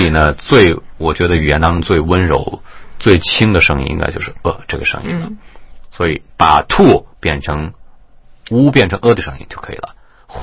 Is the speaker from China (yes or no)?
yes; China; 所以我们中国人讲话即便表达爱意表达愤怒，通常也就是用平调的状态